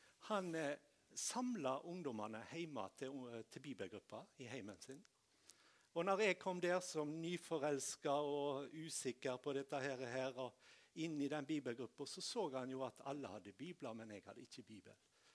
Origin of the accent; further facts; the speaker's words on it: Tysnes, Vestland, Norway; så kom de voksne på bedehuset hjemme på Tysnes og spurte om ikke jeg kunne tenke meg å bli ettåring på Tysnes.